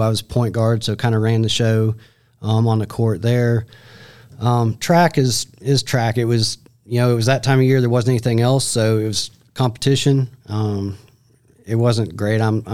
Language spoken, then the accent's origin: English; Iowa, United States; moved away as an adult; also born or lived in Nebraska; now in Hartsville, United States; So I grew up in Iowa, Southwest Iowa. I went to college in Nebraska, and then I moved here in 1997. Been in Hartsville since then.